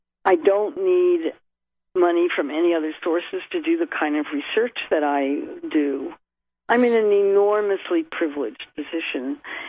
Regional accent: California, United States; I grew up in Kaiser because I grew up in California, and we were members of Kaiser

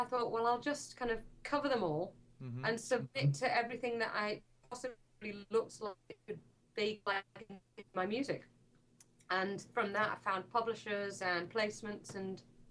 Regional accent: United Kingdom; moved away; Because there are so many Brits here. And now if a British person comes up to me and goes, oh, where are you from? I think, oh, you're new.

